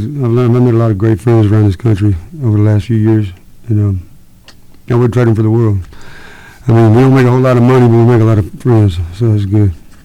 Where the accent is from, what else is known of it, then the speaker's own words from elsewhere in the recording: Dallas, Texas, United States; born there; I was born in Dallas, Texas.